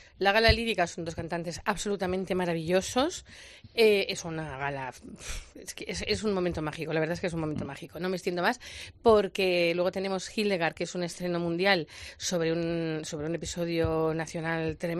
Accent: Zamora, Castile and León, Spain; estamos en Zamora, yo soy muy zamorana, adoro Zamora, y como dices tú, yo tiro para la tierra

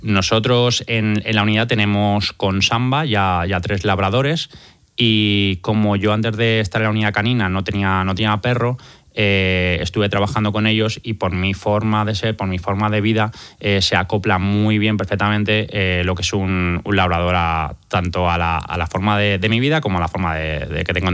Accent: Valencia, Valencian Community, Spain; yo soy vecino de Campanar de toda la vida, o sea que imagínate

